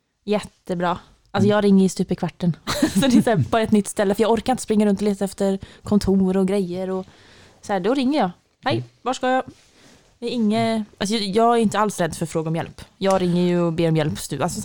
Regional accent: Sweden; Nej, de blir bara glada när de märker att jag är svensk.

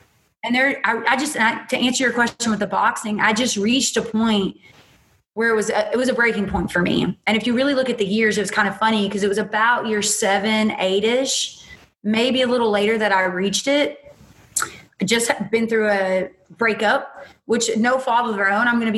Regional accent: Kentucky, United States; from Kentucky that comes from a family of four kids. I grew up in the middle of nowhere mountains.

